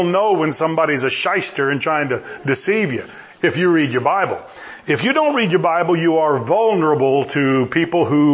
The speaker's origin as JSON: {"language": "English", "country": "United States", "said": "I do not feel guilty because I'm an American."}